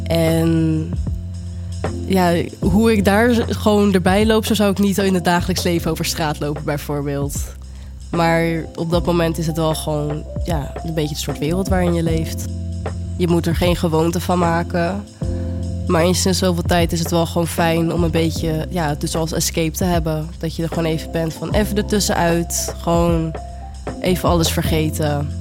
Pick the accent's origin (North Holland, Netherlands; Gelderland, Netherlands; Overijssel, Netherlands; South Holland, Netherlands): South Holland, Netherlands; Gouda; ik ben 21 jaar, ik kom uit Gouda en dit is mijn verhaal.